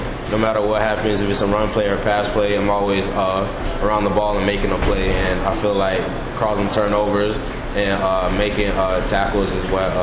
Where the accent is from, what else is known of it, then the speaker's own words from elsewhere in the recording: St. Petersburg, Florida, United States; I'm actually from St. Petersburg. I played probably like 10 minutes away from here.